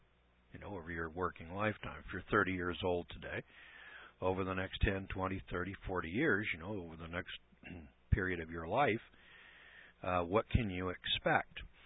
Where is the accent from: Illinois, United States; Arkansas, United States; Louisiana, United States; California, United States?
California, United States; moved away as an adult; In fact, I'm from California. I was born there, and I lived there, did business in California. And back in 1972, I took a look at the business atmosphere in California, and I said, enough's enough, and I moved to Idaho.